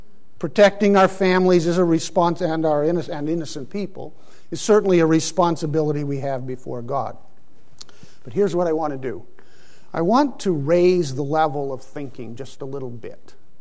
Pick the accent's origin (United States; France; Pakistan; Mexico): Pakistan; there was in the 1960s when I grew up in Pakistan.